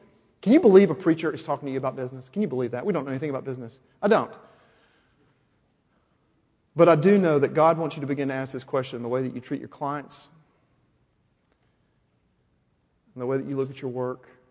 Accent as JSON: {"language": "English", "town": "Little Rock", "region": "Arkansas", "country": "United States", "tie": "born or raised there", "said": "I remember hearing a story growing up in Little Rock about this doctor that everybody knew in church"}